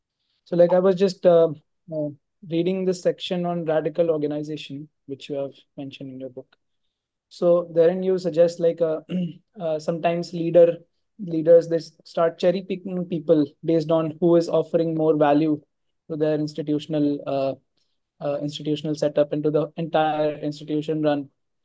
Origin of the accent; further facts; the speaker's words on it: Govardhan, Uttar Pradesh, India; English is a second language; Hare Krishna Maharaj, I'm from Govardhan.